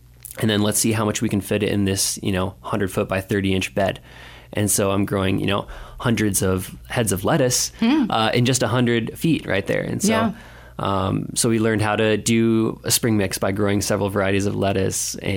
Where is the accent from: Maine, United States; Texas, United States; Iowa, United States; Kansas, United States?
Iowa, United States; even growing up in Iowa, you look at just the amount of food that's actually produced in the Midwest.